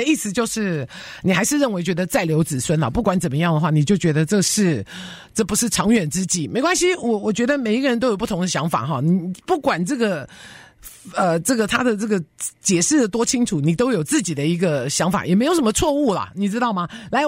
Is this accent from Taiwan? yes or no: no; United States; 街友是我们美国人。